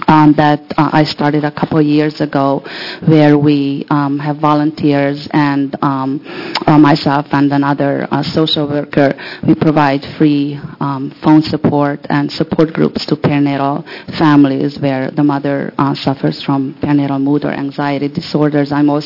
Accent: Corvallis, Oregon, United States; I'm from Corvallis.

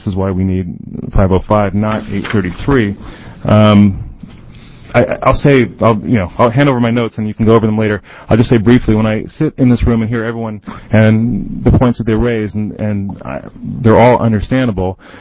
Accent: Dayton, Oregon, United States; I'm from Dayton, Oregon, and I oppose 833.

